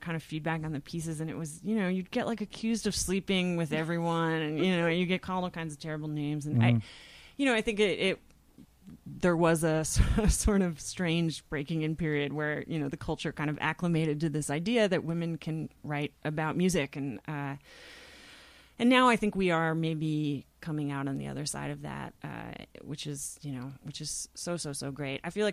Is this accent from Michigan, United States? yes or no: no; Croton-on-Hudson, New York, United States; now in Brooklyn, United States; Yes, I live in Brooklyn, but I grew up in Croton on Hudson.